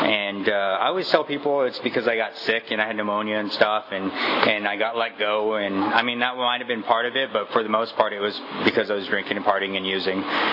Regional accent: Kingsburg, California, United States; being that I grew up in Kingsburg, there wasn't a lot for us to do other than hang out and drink at the river.

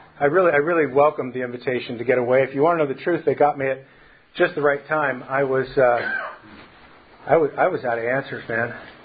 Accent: Tulare, California, United States; since I grew up in Tulare, I probably knew

